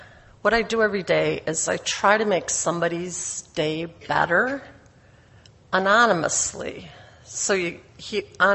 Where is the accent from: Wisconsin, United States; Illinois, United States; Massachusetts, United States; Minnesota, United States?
Wisconsin, United States; Port Washington; I'm from Port Washington, Wisconsin.